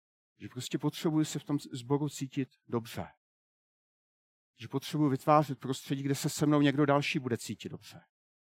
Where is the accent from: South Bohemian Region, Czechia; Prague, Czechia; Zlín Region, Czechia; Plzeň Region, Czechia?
Zlín Region, Czechia; Zlín; A já mu říkám, já jsem taky ze Zlína.